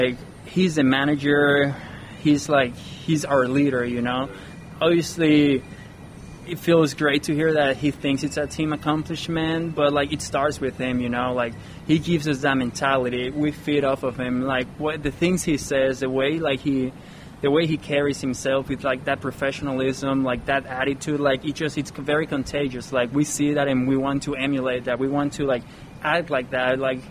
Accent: Venezuela; growing up in Venezuela, where there's like everyone loves winter baseball

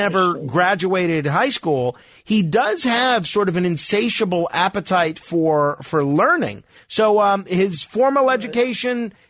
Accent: New York, United States; accent: New York; you get me in a room with other New Yorkers, particularly after I have three or four drinks, maybe my New York accent is a little bit more pronounced.

